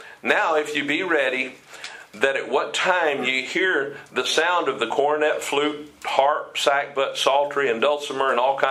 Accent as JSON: {"language": "English", "region": "Florida", "country": "United States", "tie": "born or raised there", "also_born_or_lived": "Maryland", "said": "I was born in Maryland. I grew up in Florida since I was two. I know both sides."}